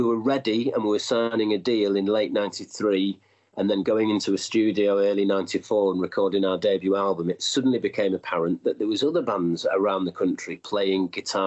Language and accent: English; York, Yorkshire and the Humber, United Kingdom; We're from York. It's a small city. And even in York, you know, York's a lovely place, and there's always been quite a healthy music scene.